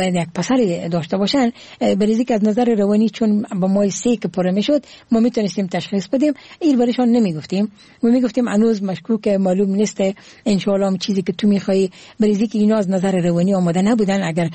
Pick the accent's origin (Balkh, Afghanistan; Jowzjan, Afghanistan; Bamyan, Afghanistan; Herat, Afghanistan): Herat, Afghanistan; born there; زادگاه من هرات هست